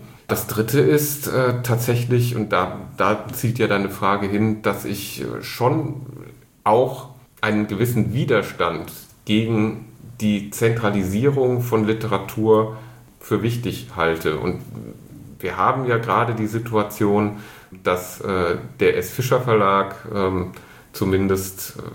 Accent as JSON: {"language": "German", "town": "Groß-Gerau", "region": "Hesse", "country": "Germany", "said": "Aus Groß-Gerau."}